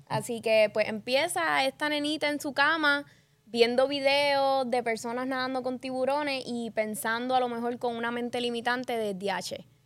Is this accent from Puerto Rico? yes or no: yes; San Juan, Puerto Rico; now in Aguadilla, Puerto Rico; fui criada en San Juan y hace como un año y medio di el brinco de mudarme para acá.